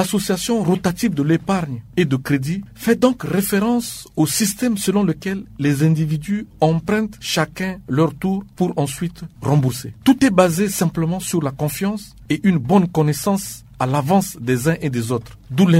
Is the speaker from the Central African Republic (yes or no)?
yes; Central African Republic; C'est cette forme de tantine qui est le plus pratiquée chez nous en Centrafrique.